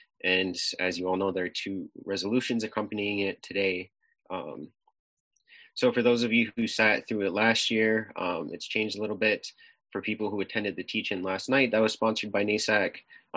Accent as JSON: {"language": "English", "town": "Akwesasne", "region": "New York", "country": "United States", "said": "I'm Mohawk from Akwesasne, which is a reservation located in northern New York"}